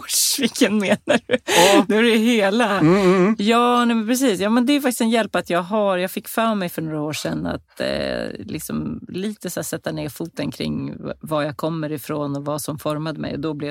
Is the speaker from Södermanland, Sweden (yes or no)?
yes; Eskilstuna, Södermanland, Sweden; born there; Ja, då föddes jag på Eskilstuna lasarett.